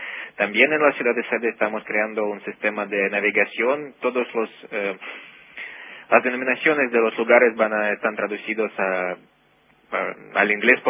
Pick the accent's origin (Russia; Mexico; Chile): Russia; Spanish is a second language; ¿Allá en Rusia?